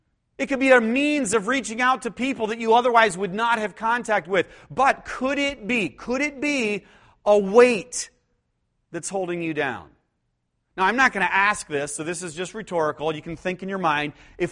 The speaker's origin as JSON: {"language": "English", "town": "Cuyahoga Falls", "region": "Ohio", "country": "United States", "tie": "born or raised there", "said": "I grew up in Cuyahoga Falls, Ohio, just south of Cleveland."}